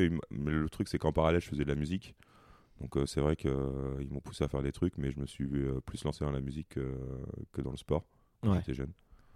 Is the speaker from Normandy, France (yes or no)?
no; Toulon, Provence-Alpes-Côte d'Azur, France; parce que je suis originaire de Toulon, donc qui est une grosse ville de rugby là-bas.